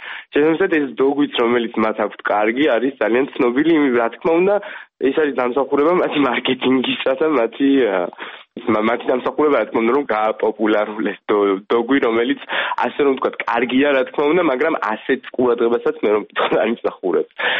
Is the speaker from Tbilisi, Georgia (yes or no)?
no; Kakheti, Georgia; now in France; მე წარმოშობით კახელი ვარ